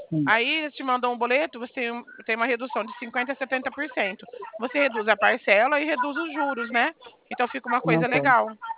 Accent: Bebedouro, São Paulo, Brazil; Eu sou daqui do ladinho de Barretos, Bebedouro, tá?

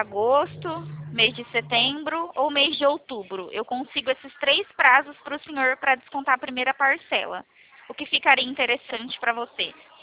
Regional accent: São Paulo, Brazil; eu sou do estado de São Paulo.

